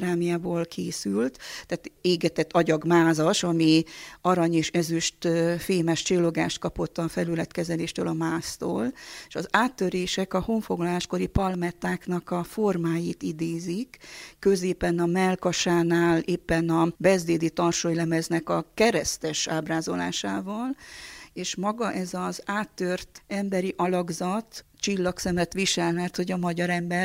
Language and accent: Hungarian; Romania; magam is székely vagyok, mégpedig a konokfajtából